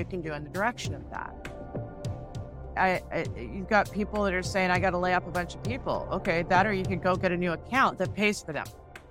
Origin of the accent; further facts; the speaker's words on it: Seattle, Washington, United States; because I'm from Seattle, so it's always dark up there in the winter